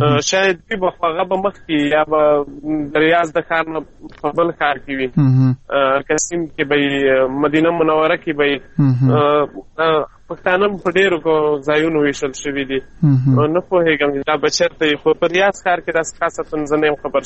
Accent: Mandozai, Khost, Afghanistan; now in Saudi Arabia; زه د خوست مندوزۍ ولسوالۍ یم، د خان کلي د شبوخیل اوسېدونکی یم.

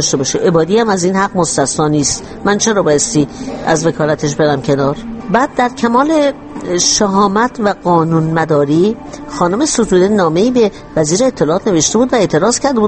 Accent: Iran; moved away; من روزی که از ایران آمدم بیرون

